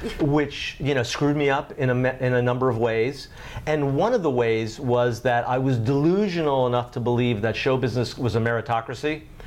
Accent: Miami, Florida, United States; By that I mean, I didn't grow up in a Georgia or Alabama.

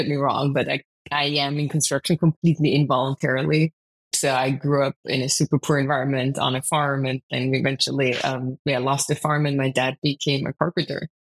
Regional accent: Austria; English is a second language; In countryside, Austria.

